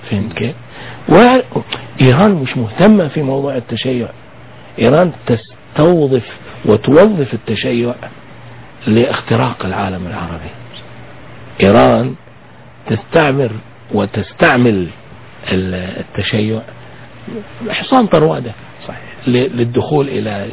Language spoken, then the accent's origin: Arabic; Kuwait